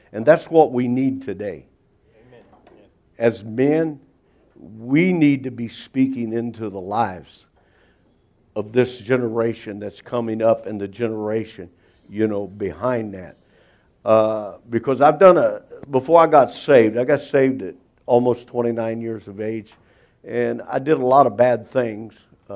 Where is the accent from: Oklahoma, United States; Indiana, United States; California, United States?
Indiana, United States; Packerton; also born or lived in Warsaw; the Methodist Church over in Packerton. Most people know that's south of town. That's where I was raised. I was born in Warsaw